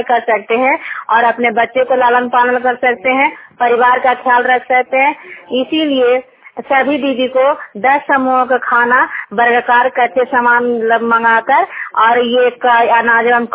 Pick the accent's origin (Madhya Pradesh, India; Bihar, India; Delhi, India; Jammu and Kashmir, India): Bihar, India; Nalanda; मैं गंगता की हूँ, हरनौत ब्लॉक और जिला नालंदा का निवासी हूँ।